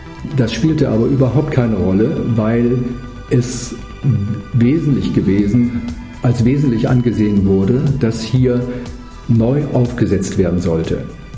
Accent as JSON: {"language": "German", "town": "Ratingen", "region": "North Rhine-Westphalia", "country": "Germany", "said": "ich komme aus Ratingen"}